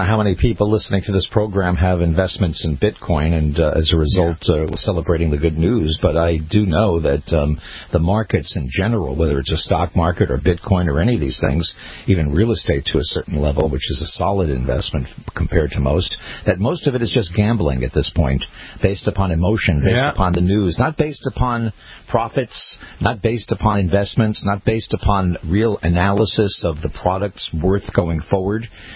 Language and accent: English; New York, United States; I remember as a kid growing up on Long Island News